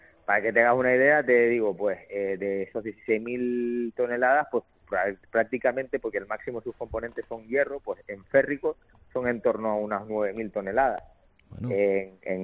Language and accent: Spanish; Canary Islands, Spain; Vivir en Canarias es una maravilla, yo soy canario, me encanta vivir aquí